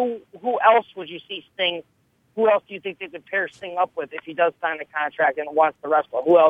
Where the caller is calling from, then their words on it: Scranton, Pennsylvania, United States; from Scranton.